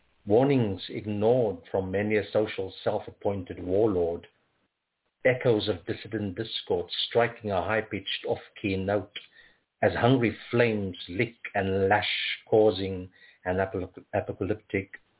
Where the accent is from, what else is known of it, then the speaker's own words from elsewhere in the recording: Cape Town, Western Cape, South Africa; I'm originally from Cape Town, born in South Africa.